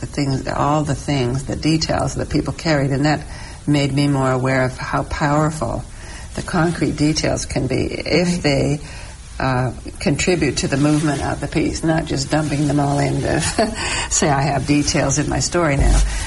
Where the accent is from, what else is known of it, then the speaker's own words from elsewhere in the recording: Las Vegas, Nevada, United States; I wrote some short stories for a while back in the 80s, and I grew up in Las Vegas